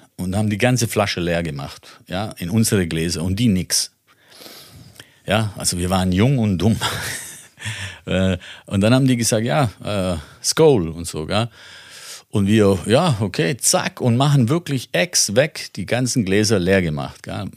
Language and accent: German; Italy; ja, ich bin Italiener.